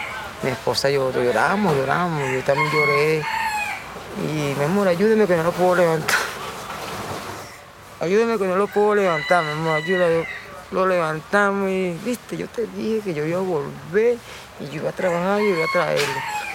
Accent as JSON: {"language": "Spanish", "country": "Venezuela", "said": "Al final somos venezolanos los dos"}